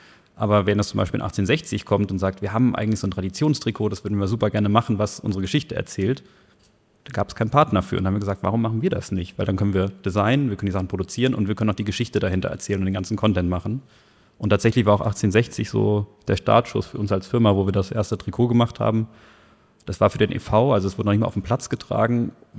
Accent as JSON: {"language": "German", "country": "Argentina", "tie": "born or raised there", "said": "Ich bin als Kind in Argentinien aufgewachsen."}